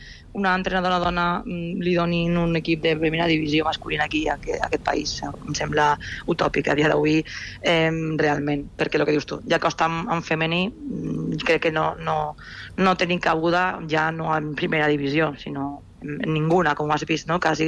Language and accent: Catalan; Castellón de la Plana, Valencian Community, Spain; Jo estic fora de casa meva, jo soc de Castelló, estic aquí, visc sola